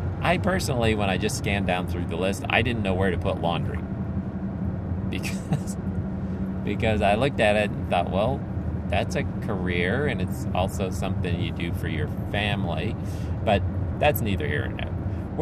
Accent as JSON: {"language": "English", "country": "Philippines", "tie": "born or raised there", "said": "because I grew up in the Philippines."}